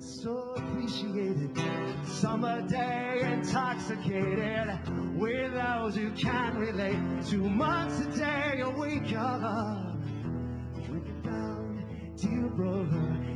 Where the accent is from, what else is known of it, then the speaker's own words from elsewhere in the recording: Michigan, United States; to write a song about growing up in Michigan. And I grew up in a very, very, very conservative Christian Reformed family.